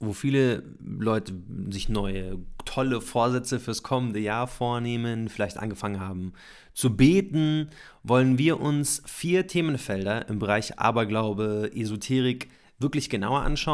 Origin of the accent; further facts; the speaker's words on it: Munich, Bavaria, Germany; Wir kommen beide ursprünglich aus München und wir haben beide sogenannten Migrationshintergrund.